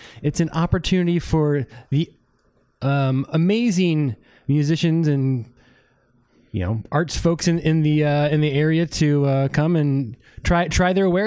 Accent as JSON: {"language": "English", "town": "Detroit", "region": "Michigan", "country": "United States", "said": "I'm from Detroit, right? So I love some R&B stuff too."}